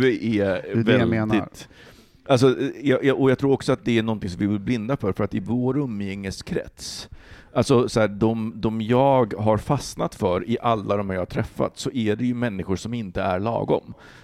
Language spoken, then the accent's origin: Swedish; Poland; now in Sweden; Jag är polack.